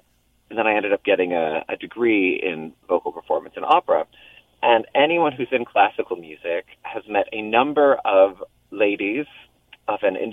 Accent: San Mateo, California, United States; And I'm a Bay Area native. I grew up down in San Mateo, went to high school in the city, San Francisco, and I've been doing … as a character for 20 years.

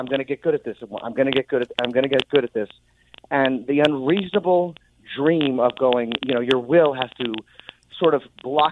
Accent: New Orleans, Louisiana, United States; I grew up in New Orleans, as mm-hmm. most Jews are from. And, yeah, I grew up eating kosher jambalaya and matzo ball gumbo.

